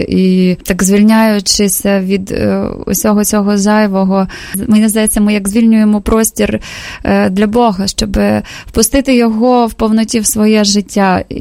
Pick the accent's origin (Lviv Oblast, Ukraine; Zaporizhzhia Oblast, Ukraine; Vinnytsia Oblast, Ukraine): Zaporizhzhia Oblast, Ukraine; Zaporizhzhia; сама я та росла в Запоріжжі